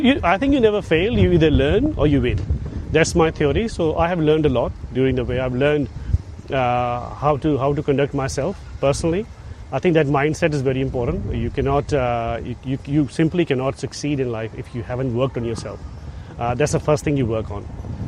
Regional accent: Baramulla, Jammu and Kashmir, India; born there

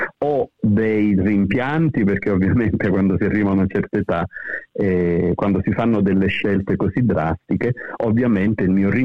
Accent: Caltanissetta, Sicily, Italy; also born or lived in Palermo; a Palermo primi 3 anni delle elementari, poi sono tornato a Caltanissetta. Comunque sono cresciuto a Caltanissetta, la mia adolescenza è stata a Caltanissetta, l'università ovviamente a Palermo

